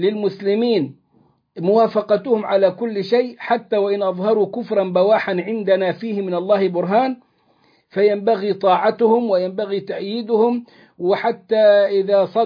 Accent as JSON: {"language": "Arabic", "country": "Egypt", "said": "فممكن يقع خلاف مثلا ما بين بعض الطوائف كالتي كانت عندنا في مصر"}